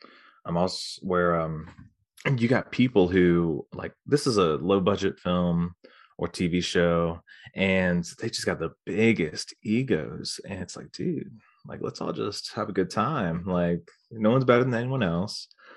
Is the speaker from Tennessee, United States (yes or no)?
no; Wilmington, North Carolina, United States; I'm actually from North Carolina. I feel like I'm very fortunate because I'm actually from like around Wilmington, just outside Wilmington.